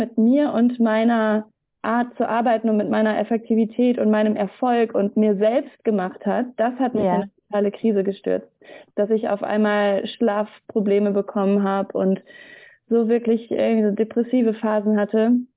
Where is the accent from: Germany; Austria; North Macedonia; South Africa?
Germany; Wiedenest, North Rhine-Westphalia; Also ich bin christlich aufgewachsen, ich bin in der Brüdergemeinde aufgewachsen ursprünglich, in Wiedenest.